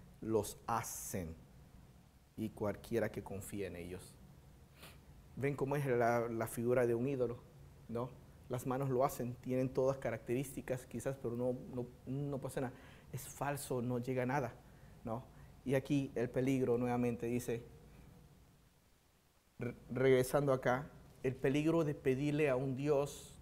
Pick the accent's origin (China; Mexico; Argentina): China; en la cultura china, la que yo conozco, porque yo soy chino, se nota, ¿no?